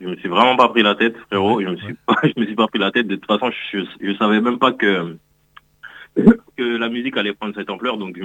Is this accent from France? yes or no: no; Haiti; Bah, depuis que je suis né, je vais à l'église. Et ça veut dire que nous, tu as vu les Haïtiens, parce que je suis Haïtien.